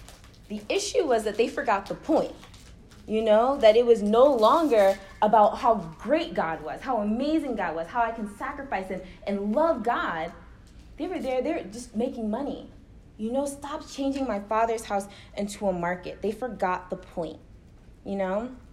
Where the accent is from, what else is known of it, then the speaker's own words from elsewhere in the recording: Baltimore, Maryland, United States; moved away as an adult; I came to New York from Baltimore, Maryland. That's where I was born and raised.